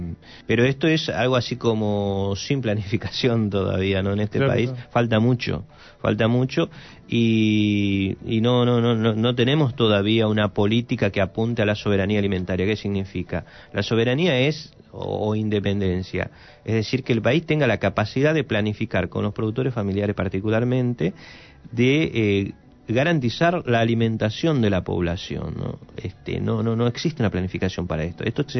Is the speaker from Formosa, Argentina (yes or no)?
yes; Formosa, Argentina; Yo soy formoseño.